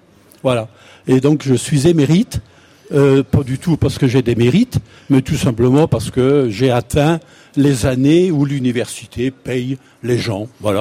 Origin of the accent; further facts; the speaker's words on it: Grand Est, France; je suis Lorrain, je n'ai rien à voir avec l'Alsace.